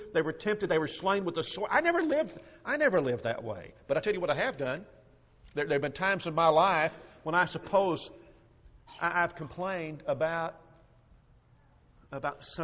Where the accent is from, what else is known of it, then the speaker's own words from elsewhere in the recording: Huntsville, Alabama, United States; I made reference to the fact that I'm from Huntsville, Alabama. Now, Huntsville, Alabama is at the top of Alabama, just beneath the Tennessee line